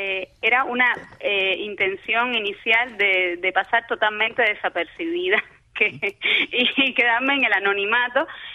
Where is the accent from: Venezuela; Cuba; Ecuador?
Cuba; now in Barcelona, Spain; Yo soy una mujer cubana que emigró hace más de 20 años a la ciudad de Barcelona, en España